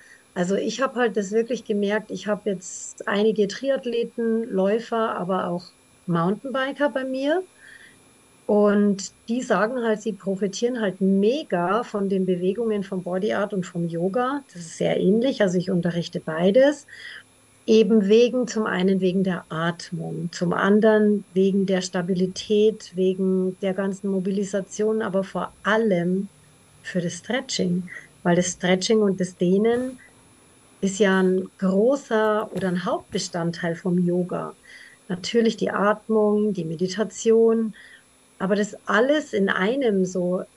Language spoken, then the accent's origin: German; Bavaria, Germany; hast du ja schon gesagt. Ich komme aus der Nähe von Ingolstadt.